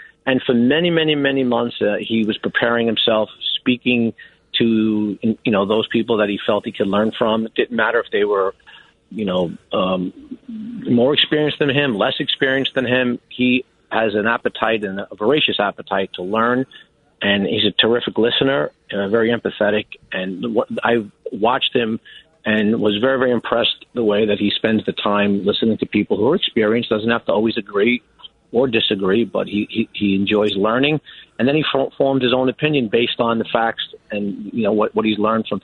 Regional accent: Brooklyn, New York, United States; born there; But you know, I was born in Brooklyn. My parents were born in Brooklyn. My grandparents were born in Brooklyn.

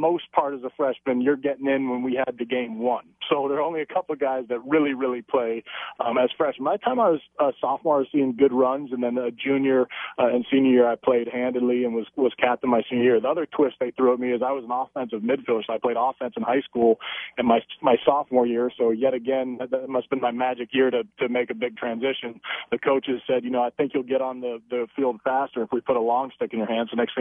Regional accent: California, United States; So I grew up in California, and I was going to stay out west.

